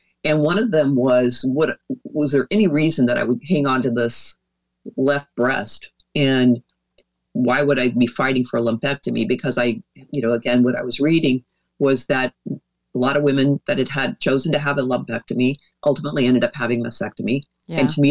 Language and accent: English; Oregon, United States; also born or lived in Dallas, Texas; I was living in Dallas, Texas, as I said, during my diagnosis, and my home state is Oregon.